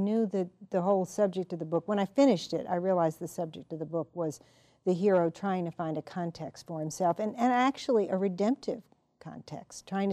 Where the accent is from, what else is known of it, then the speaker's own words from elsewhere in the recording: New Orleans, Louisiana, United States; And I came from New Orleans, which really has never been part of the modern world, and I was in America by then. I was in Texas.